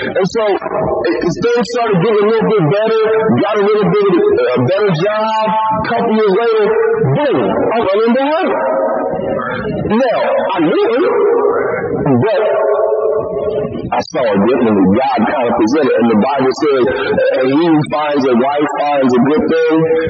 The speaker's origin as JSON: {"language": "English", "town": "Topeka", "region": "Kansas", "country": "United States", "said": "Well, I'm from Topeka, Kansas. Kind of long way from here. So, like I said, I played basketball. Basketball brought me to Texas."}